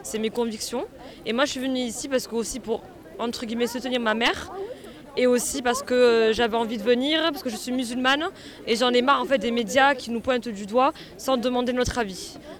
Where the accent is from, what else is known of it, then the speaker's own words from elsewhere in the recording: Montauban, Occitanie, France; born there; je suis musulmane, je suis française, je suis née à Montauban, voilà. Et ma grand-mère est immigrée, elle a vécu la guerre d'Algérie comme mon grand-père. Mais je suis fière d'être française et d'être aussi musulmane.